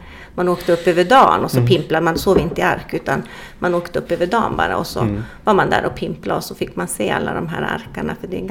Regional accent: Kiruna, Norrbotten County, Sweden; jag är jag är från Kiruna och uppvuxen i Kiruna, gått skola här, men jag har tillbringat mycket tid. Som liten var jag mycket ute i Laukkuluspa. Det är en liten by som ligger efter Nikkaluoktavägen.

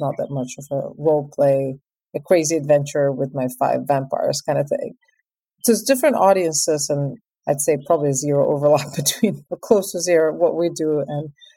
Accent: Moscow, Russia; English is a second language; I grew up in Moscow. I'm half Ukrainian, half Russian, but I spent most of my childhood in Moscow.

